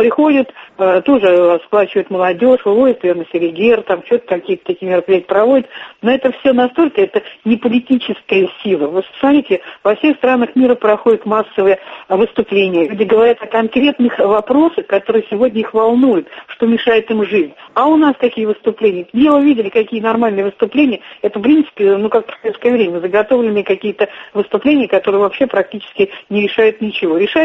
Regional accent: Moscow, Russia; Я хочу выразить свое мнение как москвичка, как пенсионер

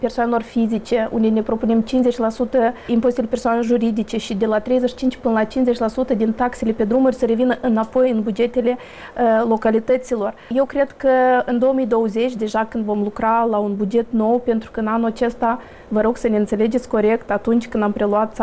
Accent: Bălți, Moldova; pentru că vin din Bălți

